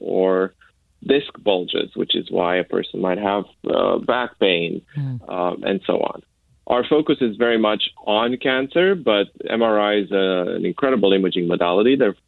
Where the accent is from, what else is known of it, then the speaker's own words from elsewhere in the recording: Romania; a nonprofit in Romania, which is my home country